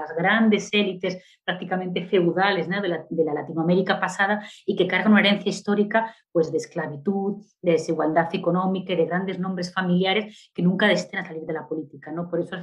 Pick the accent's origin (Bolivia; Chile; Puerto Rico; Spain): Spain; now in Brazil; yo, a pesar de ser española, ya me considero brasileña porque hace mucho que vivo allí